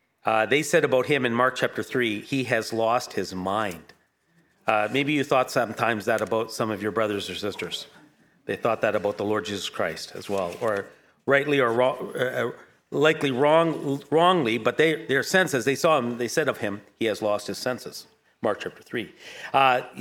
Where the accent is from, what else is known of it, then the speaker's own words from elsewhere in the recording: London, United Kingdom; born there; I was born in Here's my address, born. 8 Natal Road, if my dad is correct, London, England.